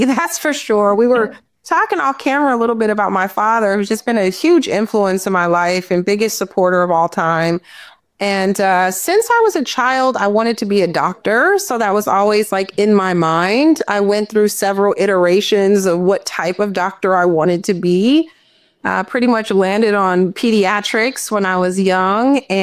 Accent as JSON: {"language": "English", "town": "San Francisco", "region": "California", "country": "United States", "tie": "born or raised there", "said": "I grew up in San Francisco in the Western Addition neighborhood, which now has a new name, but the area just above downtown, really beautiful area in San Francisco, born and raised."}